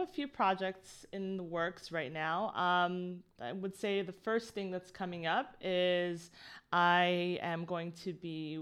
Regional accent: Scarborough, Ontario, Canada; So I went to the heart of Scarborough. I grew up in the heart of Scarborough, yeah, as well.

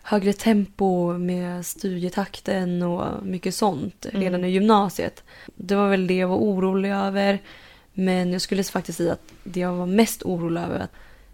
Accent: Stockholm, Stockholm County, Sweden; Jag är från Stockholm, så det kändes bra att välja någonstans nära.

